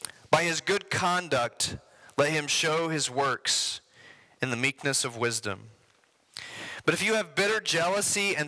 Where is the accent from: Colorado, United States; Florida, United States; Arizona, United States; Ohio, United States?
Ohio, United States; I grew up in Southern Ohio, so y'all are going to have to, like, understand what harmony means to me.